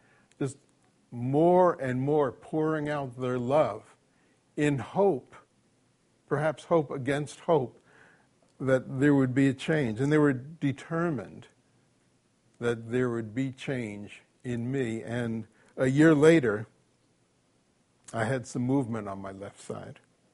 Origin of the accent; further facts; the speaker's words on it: Paterson, New Jersey, United States; a small inner city church plant in Paterson, New Jersey, my hometown. As I said, I was the one in the road, 5 years old, playing ball with my brother.